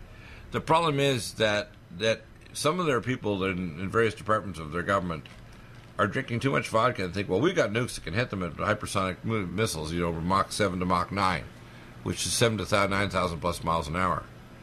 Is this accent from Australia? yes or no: no; Belarus; I worked in the Belarusia, I'm from Belarusia, I worked in the Russian Navy